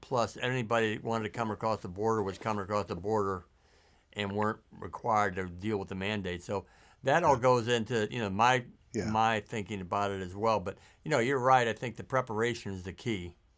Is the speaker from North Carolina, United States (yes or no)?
yes; North Carolina, United States; and we're from North Carolina, and these North Carolinians are a little different critters than some of the country.